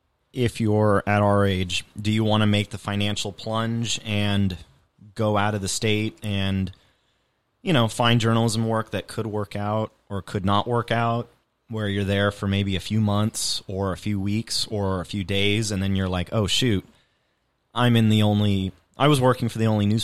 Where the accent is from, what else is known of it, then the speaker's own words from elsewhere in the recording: Los Angeles, California, United States; born there; I was born in Los Angeles.